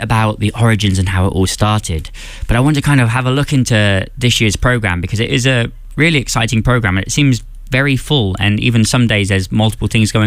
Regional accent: United Kingdom; I grew up in the Ceilidh dancing scene of the UK.

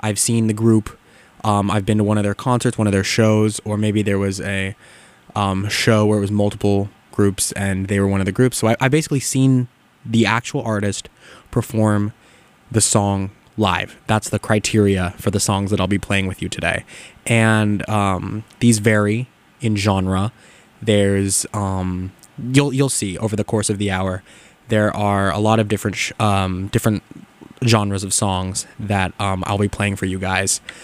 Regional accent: California, United States; because I'm from California, it was at the Toyota Grand Prix

